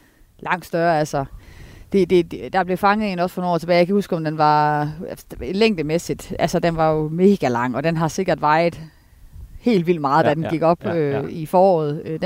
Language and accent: Danish; Esbjerg, Region of Southern Denmark, Denmark; now in Horsens, Denmark; Jeg er født og opvokset i Esbjerg